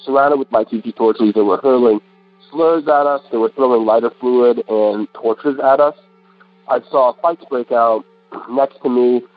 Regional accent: the South, United States; My background is Iranian-American, and I grew up Muslim. And for me, growing up in the South particularly, I had always been sort of around these experiences of racism, either directly or indirectly.

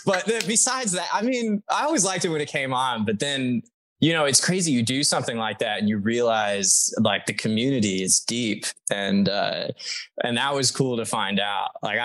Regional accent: Texas, United States; I'm, you know, I'm from Texas, and I have some family who's really deep in that vibe.

